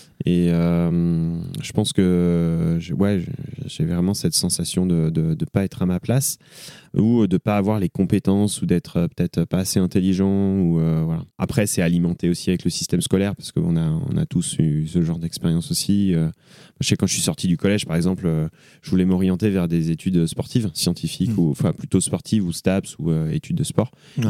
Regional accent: France; Bon, en plus, je suis français, on peut être très exigeant

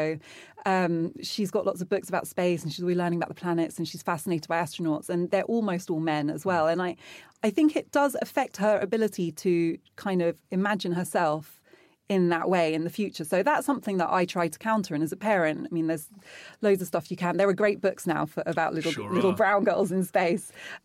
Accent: Wimbledon, London, United Kingdom; you having to say, I'm British, you know, every day. Where are you from? Oh, well, Wimbledon.

